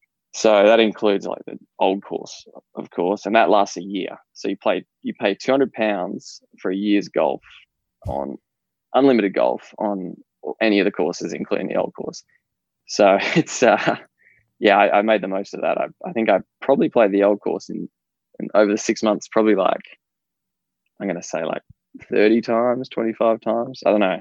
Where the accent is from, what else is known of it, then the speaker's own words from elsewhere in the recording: Western Australia, Australia; moved away as an adult; now in Melbourne, Australia; so I moved from Western Australia. I grew up as a kid in Western Australia, and I moved to Melbourne, and I started studying at the University of Melbourne.